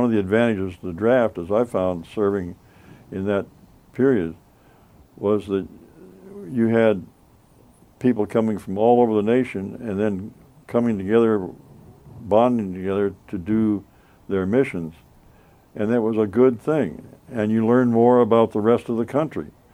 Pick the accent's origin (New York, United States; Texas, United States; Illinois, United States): Illinois, United States; LaSalle; I was from LaSalle, and we didn't know much about Chicago.